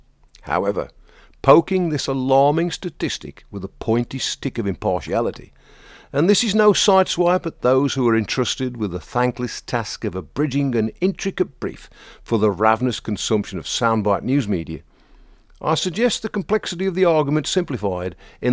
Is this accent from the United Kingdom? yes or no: yes; Wales, United Kingdom; strolling the alleys of my hometown in rural Wales